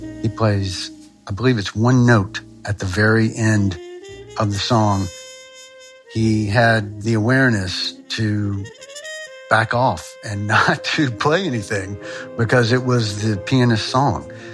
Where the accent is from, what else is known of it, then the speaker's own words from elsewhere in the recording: Bardstown, Kentucky, United States; now in Louisville, United States; I grew up in Bardstown, Kentucky, live in Louisville, Kentucky.